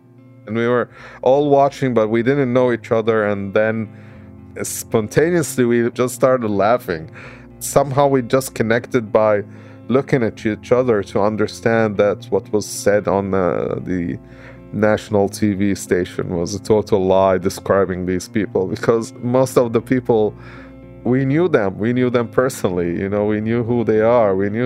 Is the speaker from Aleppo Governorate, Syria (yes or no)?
yes; Aleppo, Aleppo Governorate, Syria; I was born in Aleppo, Syria. And I lived through my young years through high school in Aleppo.